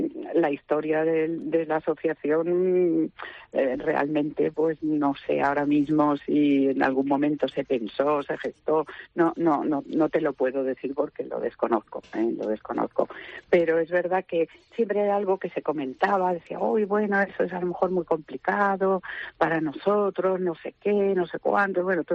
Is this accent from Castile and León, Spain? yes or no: no; Valencian Community, Spain; mucho amor a mi tierra, mucho amor a los valencianos, mucho amor por los que estamos aquí, que somos valencianos